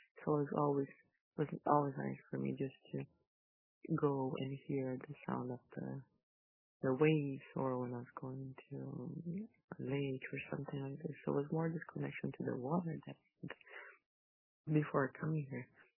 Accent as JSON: {"language": "English", "town": "Vancouver", "region": "British Columbia", "country": "Canada", "tie": "born or raised there", "also_born_or_lived": "Yukon", "said": "I grew up in Vancouver, and the water, the ocean, was always a really big part of growing up. And even having lived in the Yukon for 35 years, I still miss the ocean."}